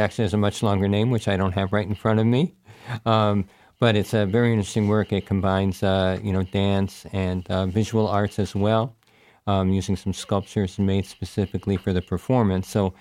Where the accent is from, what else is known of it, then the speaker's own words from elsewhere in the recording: New York, United States; But yeah, I'm from the New York area, but I've been up in the Capital Region since 1992.